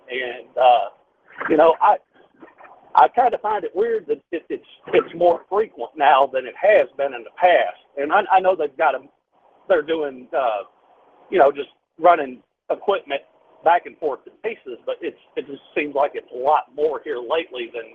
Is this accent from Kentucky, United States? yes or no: yes; Kentucky, United States; Like I say, I'm from Kentucky, and I live real close to Fort Knox